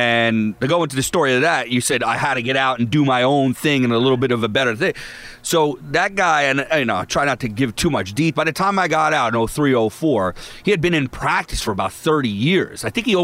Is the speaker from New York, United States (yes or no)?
yes; New York, United States; now in Atlanta, United States; I was a guy from New York. I came down to Atlanta.